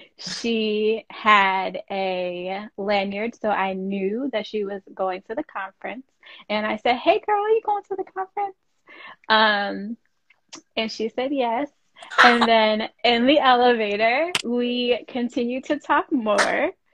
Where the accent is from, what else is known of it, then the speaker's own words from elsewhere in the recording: Connecticut, United States; we spoke about where we were from, and we're both from Connecticut